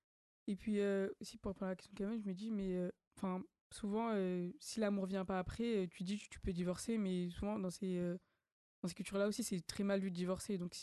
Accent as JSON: {"language": "French", "country": "Senegal", "said": "ou même chez moi au Sénégal, c'est normal."}